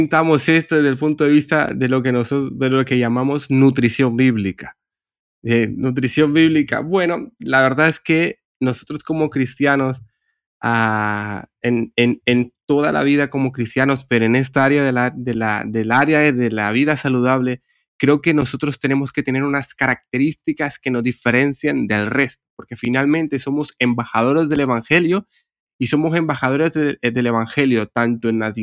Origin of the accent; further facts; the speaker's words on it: Honduras; yo soy hondureño y yo recuerdo, me como un café con un pan especial que hay en Honduras